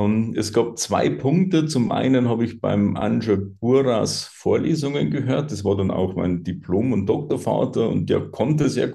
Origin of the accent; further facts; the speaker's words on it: Bavaria, Germany; Genau, also ich bin im Bayerischen Wald aufgewachsen, wirklich in einem sehr kleinen Dorf. Wir hatten 50 Einwohner, war eher von Landwirtschaft geprägt.